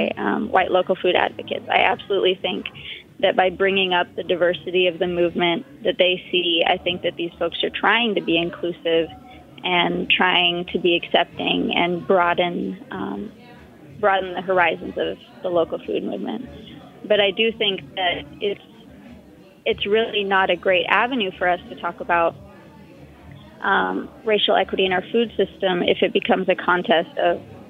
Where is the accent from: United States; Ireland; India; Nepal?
India; somebody who grew up in India